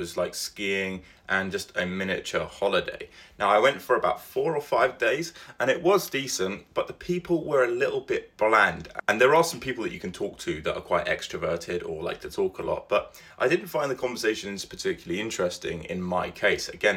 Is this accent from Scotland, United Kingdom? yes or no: no; London, United Kingdom; Once again, maybe this is because I was brought up in London.